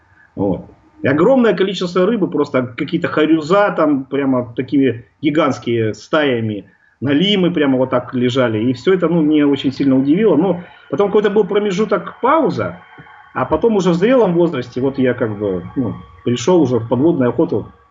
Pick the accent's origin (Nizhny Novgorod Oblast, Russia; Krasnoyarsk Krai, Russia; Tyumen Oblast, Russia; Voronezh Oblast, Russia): Krasnoyarsk Krai, Russia; Krasnoyarsk; Мы из Красноярска, соответственно.